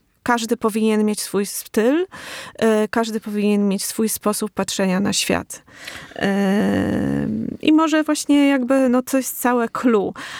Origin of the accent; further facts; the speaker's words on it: Podlaskie Voivodeship, Poland; Ja też pochodzę właśnie z Podlasia i czego ja doświadczyłam, jeśli chodzi o pejzaż, o krajobraz, jeszcze w dzieciństwie